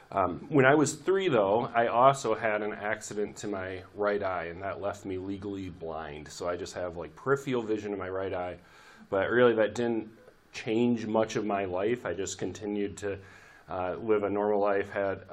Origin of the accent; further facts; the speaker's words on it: Muskegon, Michigan, United States; So I grew up in Muskegon. I went to Fruitport, graduated from Fruitport, and I grew up in a Christian home.